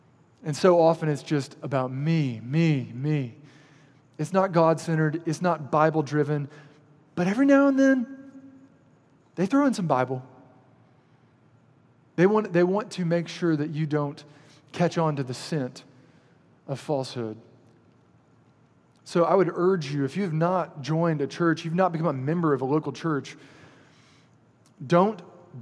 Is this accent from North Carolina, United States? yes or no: yes; Matthews, North Carolina, United States; Elevation Church, back in my hometown, Matthews, North Carolina, Charlotte area.